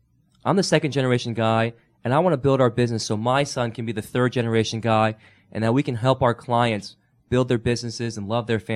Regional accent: Dunwoody, Georgia, United States; I was born and raised in Dunwoody, Georgia. My family had a Chinese restaurant in Dunwoody, Georgia at the Georgetown Shopping Center

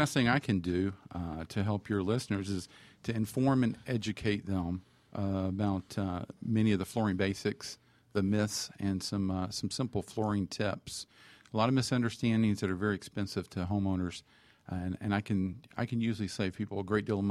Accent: the South, United States; I'm from the South.

